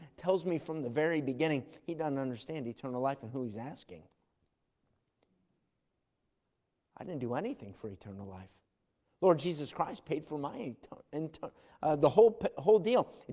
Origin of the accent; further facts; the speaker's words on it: Irondequoit, New York, United States; There were kids, we grew up in Irondequoit, and there were some kids down the street